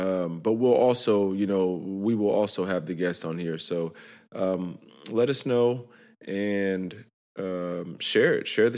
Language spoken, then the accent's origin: English; Nigeria; I am Nigerian.